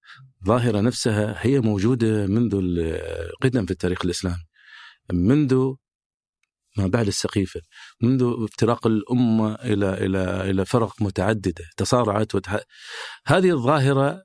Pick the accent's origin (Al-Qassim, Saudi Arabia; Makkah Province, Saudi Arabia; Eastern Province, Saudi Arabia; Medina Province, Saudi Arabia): Eastern Province, Saudi Arabia; Hofuf; also born or lived in Bahrain; وأنا على فكرة جئتها من منطقة مختلفة، من البحرين. أنا ولدت في البحرين، والدتي في البحرين والوالد في الأحساء، فانتقلت إلى الأحساء وأنا عمري 7 سنوات يمكن أو 8 سنوات، وعشت في منطقة يسمونها الكوت. هذه حارة الكوت هي قلب الهفوف في الأحساء